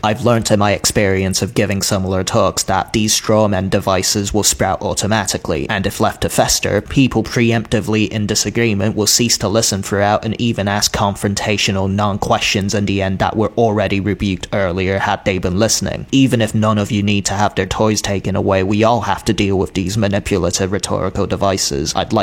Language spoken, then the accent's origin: English; United Kingdom; I'm a British fine artist and media scholar.